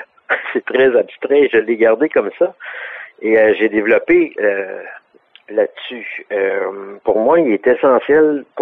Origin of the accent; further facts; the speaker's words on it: Montreal, Quebec, Canada; Je suis né à Montréal, vraiment au cœur de Montréal, sur Châteaubriand, entre Bélanger et Jean Talon.